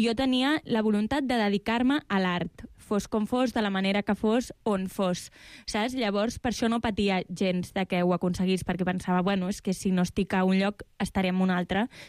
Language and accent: Catalan; Constantí, Catalonia, Spain; now in Barcelona, Spain; una noia de Tarragona, la vida de Tarragona és realment... Soc de Constantí, encara és com més poble, saps? Vens a Barcelona, de cop estàs sola, em vaig independitzar